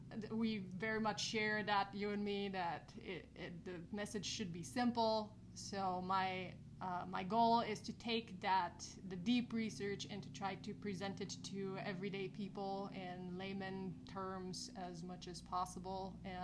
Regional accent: Bulgaria; now in United States; I am originally from Bulgaria. I came to the States 2005, so I've been here for a little while.

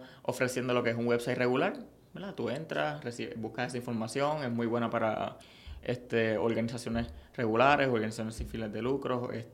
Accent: Bayamón, Puerto Rico; also born or lived in San Juan; Yo soy aquí de Bayamón. Llevo toda mi vida en Bayamón. Nací en San Juan, pero me crié en Bayamón.

